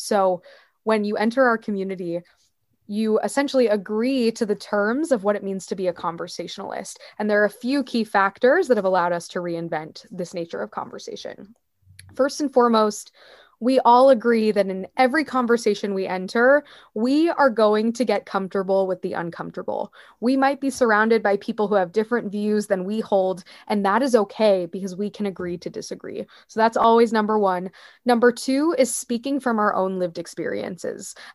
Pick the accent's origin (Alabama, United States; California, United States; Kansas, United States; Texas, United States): Kansas, United States; Wichita; So I'm from Wichita, Kansas, just like Dorothy from The Wizard of Oz.